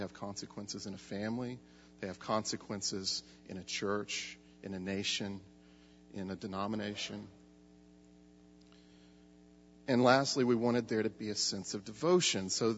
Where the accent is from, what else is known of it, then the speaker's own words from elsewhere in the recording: Tupelo, Mississippi, United States; before finding myself back home in my hometown of Tupelo, Mississippi